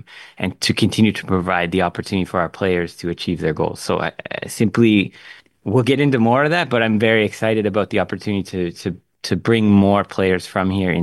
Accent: Canada; As a Canadian, I'm greatly thankful for that because it's grown the game.

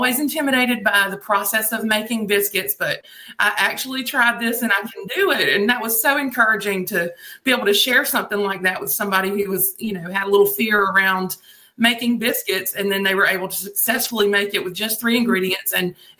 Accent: Blythe, Georgia, United States; also born or lived in Jeffersonville; Well, I have roots in a little town called Blythe, Georgia, right outside of Augusta, and also in Jeffersonville, Georgia, and that's about 30 miles south of Macon.

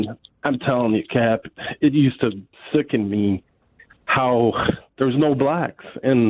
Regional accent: Naperville, Illinois, United States; I'm Irish, unfortunately, and mostly raised in Naperville.

